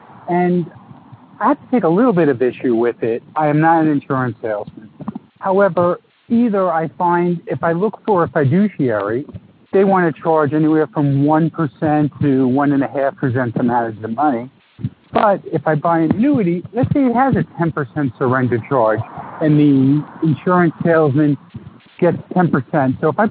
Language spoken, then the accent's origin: English; New York, United States; I'm from New York.